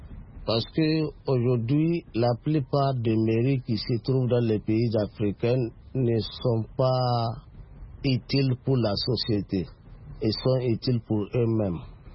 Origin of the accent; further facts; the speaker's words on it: Niger; je parle sur le Niger parce que je suis nigérien.